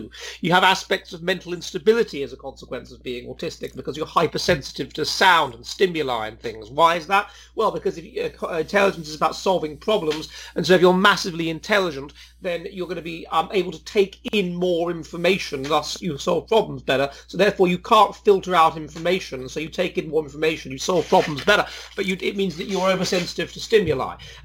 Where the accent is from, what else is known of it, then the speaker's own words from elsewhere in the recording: England, United Kingdom; then I'm speaking to you as an English person, and we're almost certainly lower in average extroversion than you.